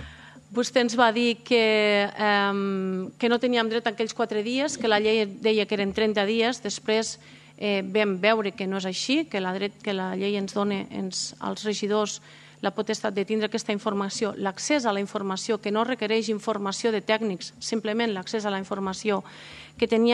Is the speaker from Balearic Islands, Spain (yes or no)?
no; Balaguer, Catalonia, Spain; jo soc de Balaguer